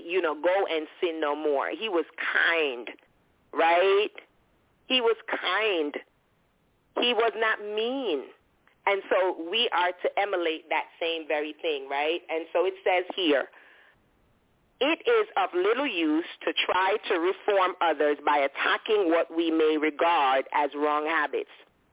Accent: Jamaica; when I was growing up in Jamaica, they have a saying

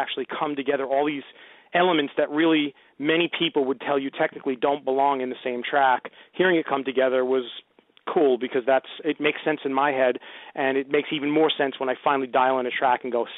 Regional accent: New York City, New York, United States; and I'm a New Yorker, dyed-in-the-wool New Yorker, and it's always been in my character

